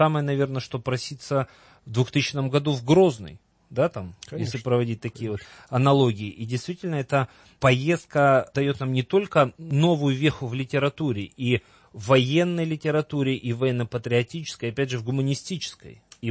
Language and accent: Russian; Sevastopol, Ukraine; хотя я коренной севастопольец, но очень многого не знал-то из истории родного города